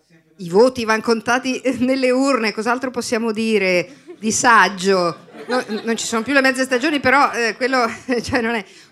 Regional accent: Milan, Lombardy, Italy; Io subito tempo e denaro perché sono di Milano

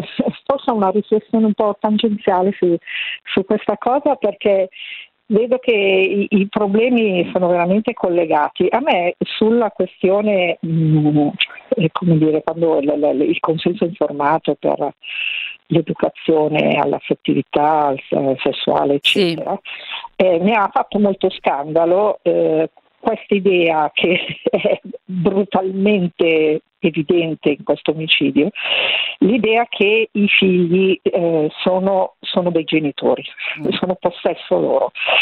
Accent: Milan, Lombardy, Italy; Sono di Milano

